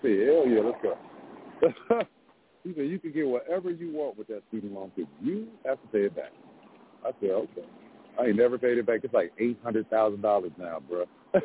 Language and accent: English; Ladera Heights, California, United States; I grew up in Ladera Heights, man. All the houses was $1 million when I was a kid.